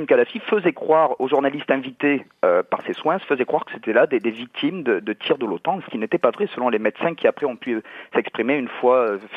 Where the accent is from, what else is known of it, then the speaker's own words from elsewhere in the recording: France; Alors, pour ma part, je suis français